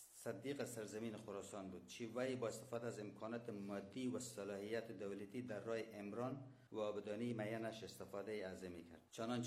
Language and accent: Persian; Herat, Afghanistan; چون خودم زاده هرات هستم، همینجا بزرگ شدم